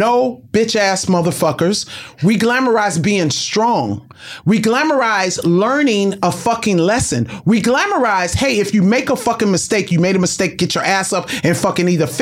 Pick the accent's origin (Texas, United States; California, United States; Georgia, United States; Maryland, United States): California, United States; Compton; Have you been to Compton? Because I'm from Compton.